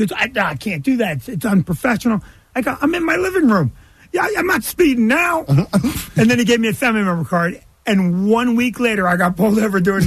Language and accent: English; Middletown, United States; He goes, you're from Middletown. I'm from Middletown.